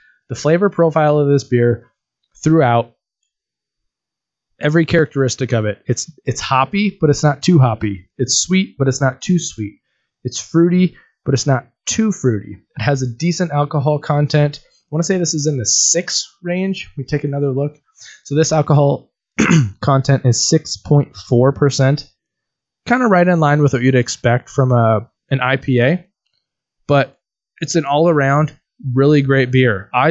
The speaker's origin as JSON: {"language": "English", "region": "Oregon", "country": "United States", "said": "I'm not from Bend, Oregon. I am from Oregon."}